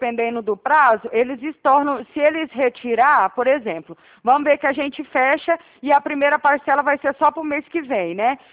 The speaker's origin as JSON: {"language": "Portuguese", "town": "Uberaba", "region": "Minas Gerais", "country": "Brazil", "moved": "yes", "lives_now": "Araraquara, Brazil", "said": "Ah, ó, o meu DDD é 34, eu sou de Uberaba, mas eu moro"}